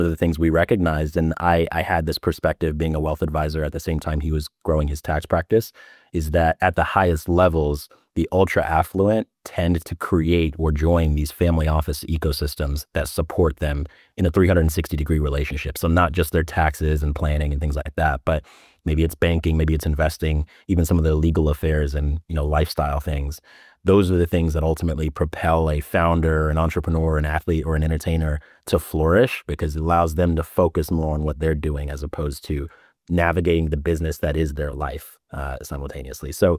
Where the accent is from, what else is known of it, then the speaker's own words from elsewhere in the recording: United States; For all intents and purposes, I'm American